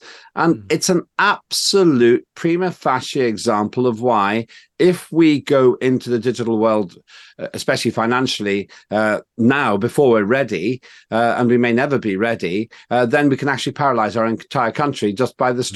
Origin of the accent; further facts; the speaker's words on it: Estonia; Now, I come from Estonia. My parents came from there, the world's most digitalized nation.